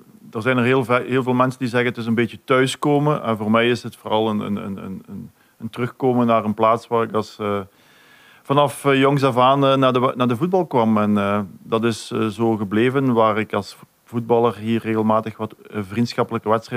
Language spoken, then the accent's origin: Dutch; Genk, Limburg, Belgium; ik heb altijd mijn jeugd doorgebracht in Waterschei, wat een gehucht is van Genk.